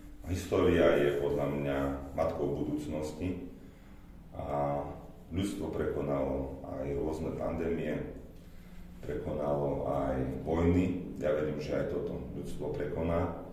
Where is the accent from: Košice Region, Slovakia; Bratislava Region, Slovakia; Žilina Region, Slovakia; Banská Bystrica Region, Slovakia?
Žilina Region, Slovakia; Žilina; keďže som Žilinčan